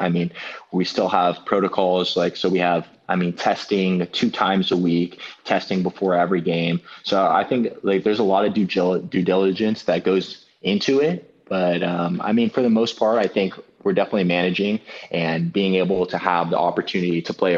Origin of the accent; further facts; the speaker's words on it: Long Beach, California, United States; I think I'm from Long Beach, and Long Beach is a very diverse community demographically and culturally.